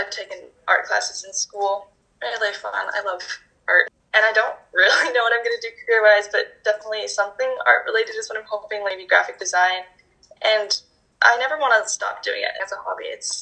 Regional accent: Utah, United States; I'm from Utah.

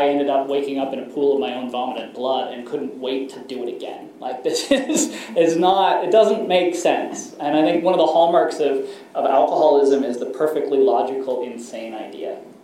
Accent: San Francisco, California, United States; I grew up in San Francisco, and I drank a lot

